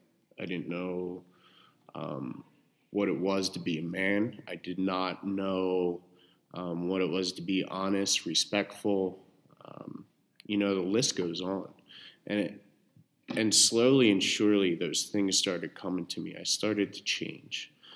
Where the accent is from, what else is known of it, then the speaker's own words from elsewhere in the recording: Philadelphia, Pennsylvania, United States; I'm originally from Philadelphia, you know, and what brought me out here was, I had enough